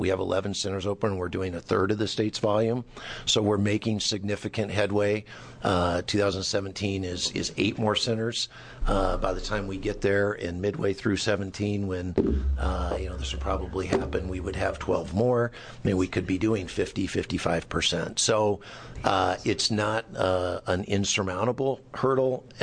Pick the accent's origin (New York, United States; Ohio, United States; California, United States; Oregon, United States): Oregon, United States; Hood River; Just so you know, I grew up in Hood River, and my wife's parents still live in Parkdale